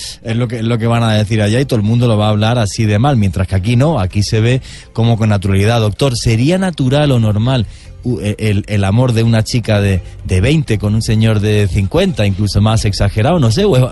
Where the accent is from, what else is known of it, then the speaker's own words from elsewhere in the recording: Spain; now in Colombia; en Europa, de donde yo vengo, pues se ve como una barbaridad cuando tú ves a una chica de 25 años con un señor de 50, mientras que aquí en Colombia